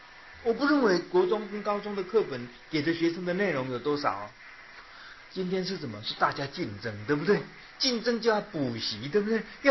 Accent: China; 不，我们中国人是最怕输的，不只是怕输考学校分数，怕考输了

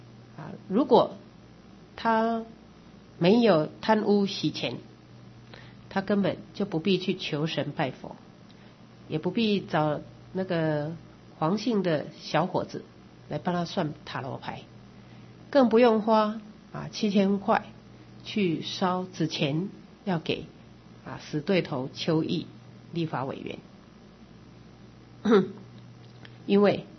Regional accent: China; 那这也是我们中国人求平安的心态。

